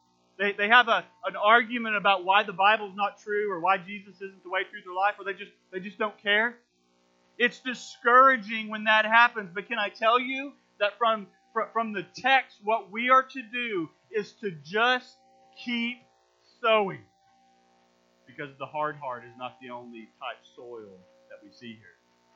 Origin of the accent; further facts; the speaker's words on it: Oklahoma, United States; But I don't come from green country. I come from Southwest Oklahoma, and we didn't have fancy colors to describe our part of the state.